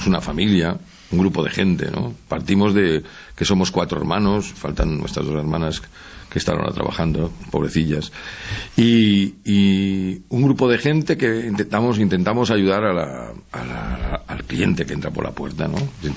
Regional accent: Alcoy, Valencian Community, Spain; para mí Alcoy es mi pueblo, ¿no?

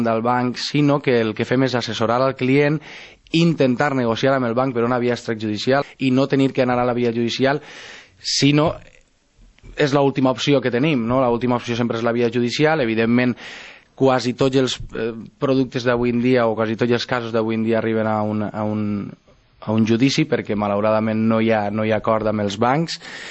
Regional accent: Banyeres, Valencian Community, Spain; jo sóc de Banyeres, vaig voler moure l'associació i vaig voler portar-la al Coll, perquè pensava que era una ciutat que, bueno, a part de que està molt prop del meu poble, no?

